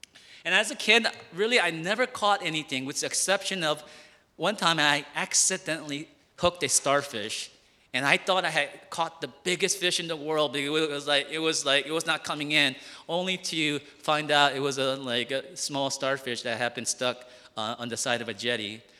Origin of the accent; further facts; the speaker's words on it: New Jersey, United States; you probably remember that I'm from New Jersey. I grew up there 20 years.